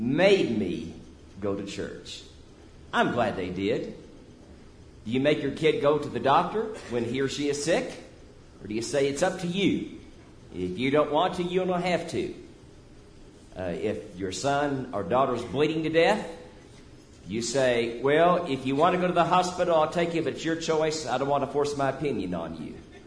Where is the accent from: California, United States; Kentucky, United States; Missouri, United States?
Kentucky, United States; Louisville; remember my years growing up in Louisville, Kentucky, or if you're a native, there it's Louisville. In Louisville, I was raised